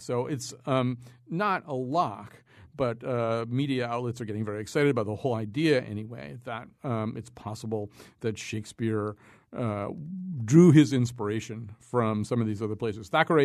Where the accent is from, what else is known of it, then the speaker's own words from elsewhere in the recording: West Hartford, Connecticut, United States; You're from West Hartford. We're all from West Hartford.